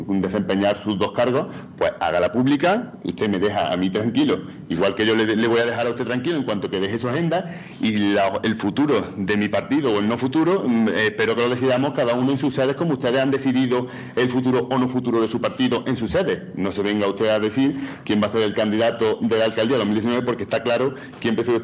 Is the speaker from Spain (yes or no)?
yes; Spain; nosotros nos preocupamos como españoles que somos